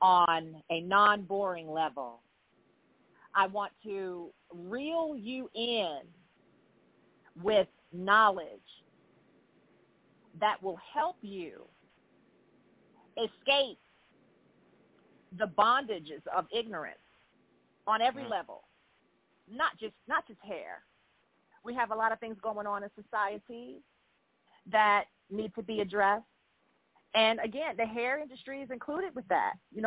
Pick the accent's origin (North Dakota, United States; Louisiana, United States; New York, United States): New York, United States; Staten Island; born there; I was born on Staten Island, New York.